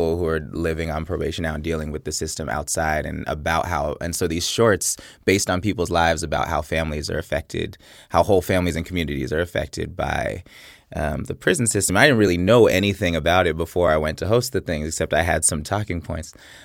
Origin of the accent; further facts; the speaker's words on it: Oakland, California, United States; I'm from Oakland, California, and I went to Berkeley High School.